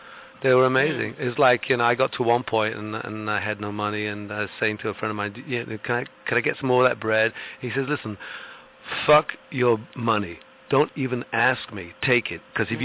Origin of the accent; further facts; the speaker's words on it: England, United Kingdom; I mean, as an Englishman, I changed my name